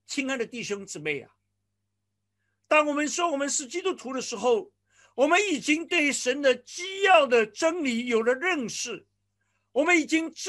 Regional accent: China; 我想我们华人，我们中国人对住处是非常的看重

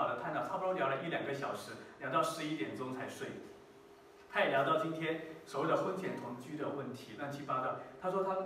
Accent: China; 我们中国人说，害人之心不可有，防人之心怎么样？不可无

